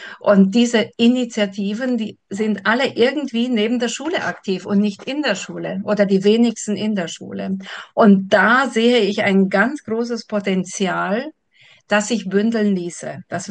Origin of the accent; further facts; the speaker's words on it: Transylvania, Romania; now in Germany; Ich komme ja aus Siebenbürgen. Ich habe in den 70er Jahren ein Informatikgymnasium besucht.